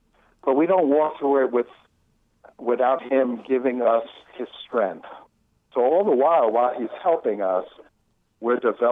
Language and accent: English; New York, United States; especially growing up in New York when I used to play on cement all the time.